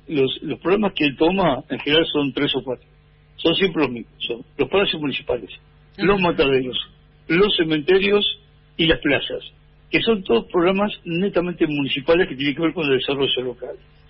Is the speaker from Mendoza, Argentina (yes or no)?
no; La Plata, Buenos Aires Province, Argentina; soy platense